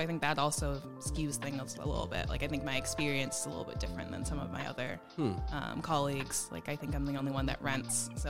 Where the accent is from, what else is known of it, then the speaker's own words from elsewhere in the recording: Massachusetts, United States; I'm from the South Shore in Massachusetts, so in between Boston and Cape Cod. That's where I grew up.